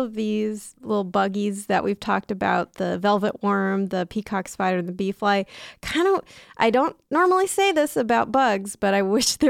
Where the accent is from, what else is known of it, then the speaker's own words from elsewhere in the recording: San Diego, California, United States; where I grew up in San Diego, there were Black Widows everywhere.